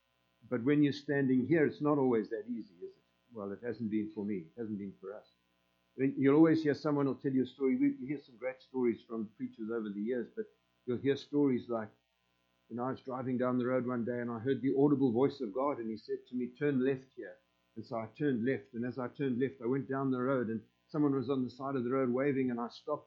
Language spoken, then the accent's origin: English; South Africa; We're from South Africa. Those of you who don't know us, we live in Port Elizabeth, southernmost city of Africa, in fact.